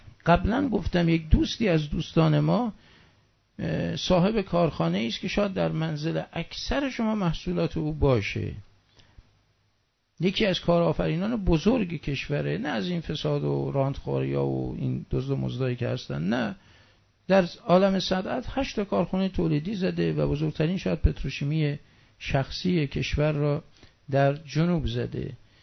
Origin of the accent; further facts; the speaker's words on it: Isfahan, Iran; اگر در آلمان بودم، اگر در ژاپن بودم، اگر برای قرارداد رفته بودم، در شهر خودمون اصفهان بودم یا هر جا بودم